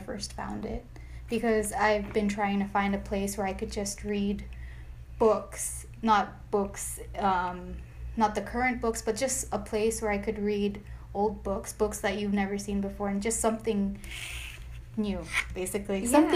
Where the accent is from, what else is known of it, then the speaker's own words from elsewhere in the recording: Rota, Northern Mariana Islands; also born or lived in Guam; now in Harrisonburg, United States; I'm from Rota, an island south of Guam.